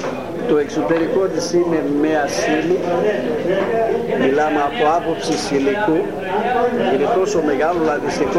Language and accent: Greek; Askos, Central Macedonia, Greece; Εδώ δημότη είμαστε από τον Ασκό.